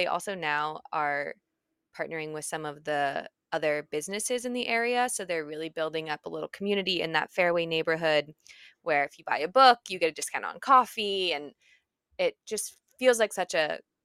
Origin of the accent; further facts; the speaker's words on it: United States; My hometown bookstore is in Kansas City, so close to my hometown, and it is Rainy Day Books.